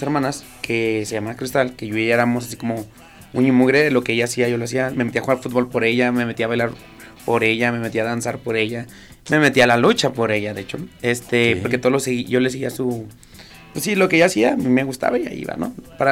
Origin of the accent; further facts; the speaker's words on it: Ciudad Juárez, Chihuahua, Mexico; now in Torreón, Mexico; Pues como que no soy de Torreón, soy de Ciudad Juárez.